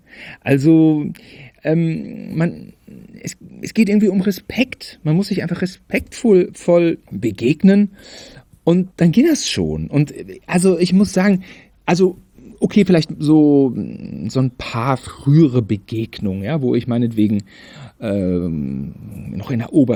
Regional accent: Germany; ich bin Deutscher.

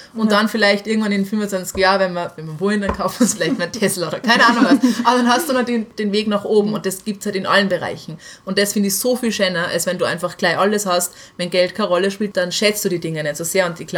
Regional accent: Salzburg, Austria; dass ich bin in Salzburg halt aufgewachsen

